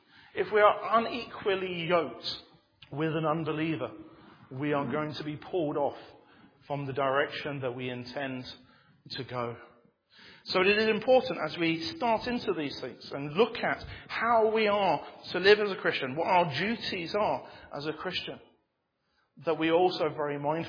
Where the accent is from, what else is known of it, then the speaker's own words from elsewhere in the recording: Bangladesh; I grew up in Bangladesh, and I was very much aware of what a plough was and how a plough worked.